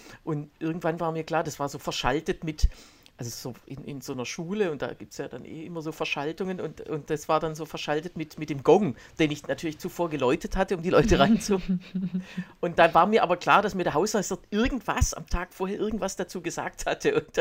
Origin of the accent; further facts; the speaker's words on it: Öhringen, Baden-Württemberg, Germany; auch in meiner Heimatstadt in Öhringen auch Premiere gehabt